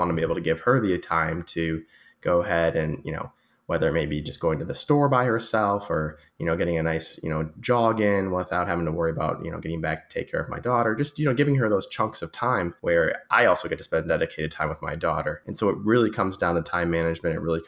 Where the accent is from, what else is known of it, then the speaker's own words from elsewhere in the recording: Detroit, Michigan, United States; now in Charlotte, United States; I am a practicing optometrist in the Charlotte, North Carolina area, but I'm born and raised in Metro Detroit. I went to high school in Novi, Michigan